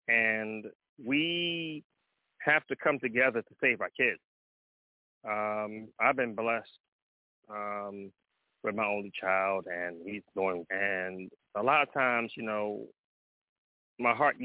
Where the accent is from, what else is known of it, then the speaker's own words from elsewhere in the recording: Compton, California, United States; Stand up, California, because I love it. San Diego, because I'm from Compton.